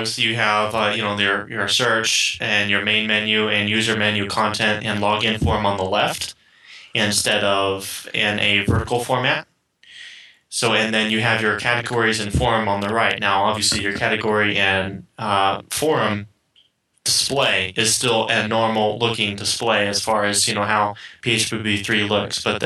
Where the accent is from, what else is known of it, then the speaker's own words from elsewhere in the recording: Washington, United States; from Washington State.